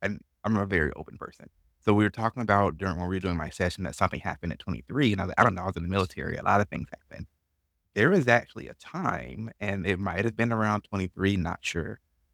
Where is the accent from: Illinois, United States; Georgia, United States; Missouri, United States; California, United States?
Georgia, United States; I'm from Georgia originally.